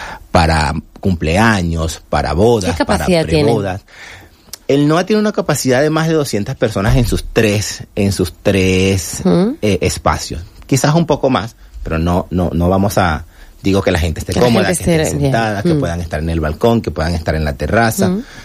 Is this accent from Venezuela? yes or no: yes; Venezuela; Yo soy de Venezuela